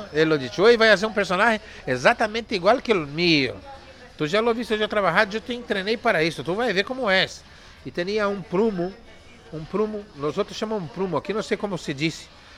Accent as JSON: {"language": "Portuguese", "town": "Amaporã", "region": "Paraná", "country": "Brazil", "tie": "born there", "said": "nasci em Brasil, sim, sim. Nasci também num pueblozito, não? Somos muito de pueblos, não? Nasci num pueblo chamado Amaporã, tem 9.000 habitantes, bem pequeno."}